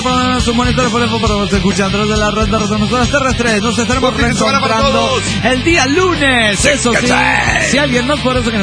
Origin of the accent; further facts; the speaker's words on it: Guadalajara, Jalisco, Mexico; de Guadalajara, Jalisco, México.